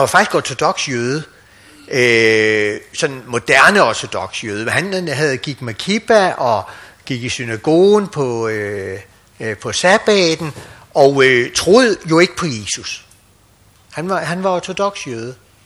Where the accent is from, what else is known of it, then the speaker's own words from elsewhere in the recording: Frederikssund, Capital Region of Denmark, Denmark; end man er hjemme i Frederikssund, hvor jeg kommer fra.